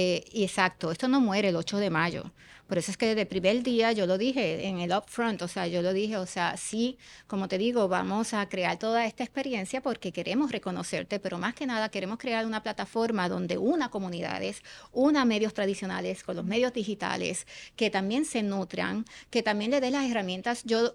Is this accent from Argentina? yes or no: no; Puerto Rico; Y obviamente como siendo pues puertorriqueña al fin, sale el patriota de uno y tú quieres exaltar la belleza de tu país, tu cultura, etcétera.